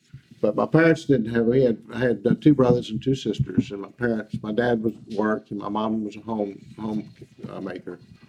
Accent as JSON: {"language": "English", "town": "Baton Rouge", "region": "Louisiana", "country": "United States", "said": "Oh, I'm from Baton Rouge. Mm-hmm. Yeah, Baton Rouge, Louisiana."}